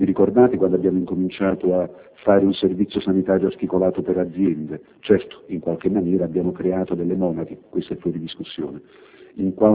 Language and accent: Italian; Naples, Campania, Italy; Molte volte da buon napoletano mi sono divertito a pensare